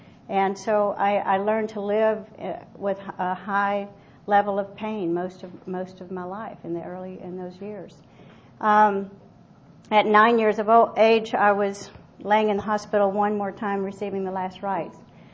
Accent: Columbia, South Carolina, United States; And I grew up in Columbia, South Carolina. I was born with a physical handicap

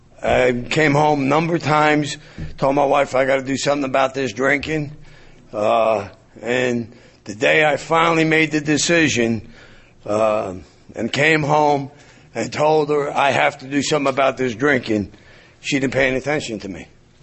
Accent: New Jersey, United States; I just recently retired. I'm from New Jersey.

